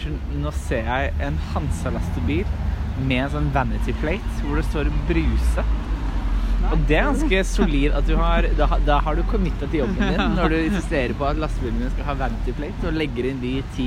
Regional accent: Asker, Akershus, Norway; Vi er ikke noen lørdagsråd, men vi er to gutter fra Asker.

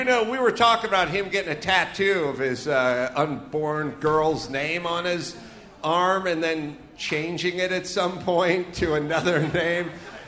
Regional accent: Hawaiian Gardens, California, United States; the shithole known as Hawaiian Gardens, where we come from.

